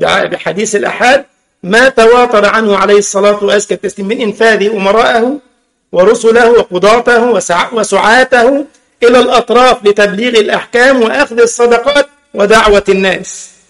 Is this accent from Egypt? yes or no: yes; Egypt; هو ده المثل عندنا في مصر، مال الكنزي للنزهي